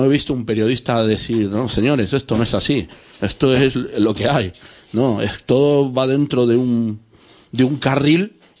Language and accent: Spanish; Argentina; Yo que vengo de Argentina, sí que hay...